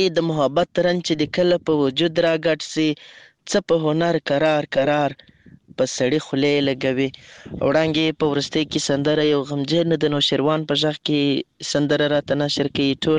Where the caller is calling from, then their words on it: Lashkar Gah, Helmand, Afghanistan; accent: Helmandi; له هلمند مرکز لشکرګاه ښاره پیغام درته پرېږدم